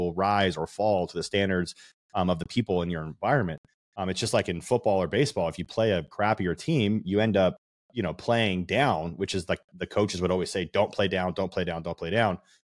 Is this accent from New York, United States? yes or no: no; Las Vegas, Nevada, United States; now in Houston, United States; Vegas. Born and raised. Okay. We're both born and raised in Vegas.